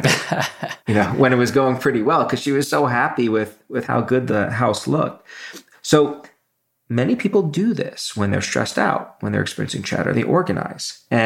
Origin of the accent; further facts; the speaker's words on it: Brooklyn, New York, United States; I always feel the need to say safe because where I grew up in Brooklyn, parks were not safe.